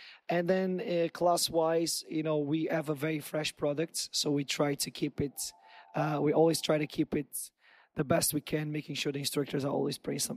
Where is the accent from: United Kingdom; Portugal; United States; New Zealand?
Portugal; I'm I'm basically a countryside boy from a small town in Portugal. My hometown has 20,000 people. Like, I'm from a very small place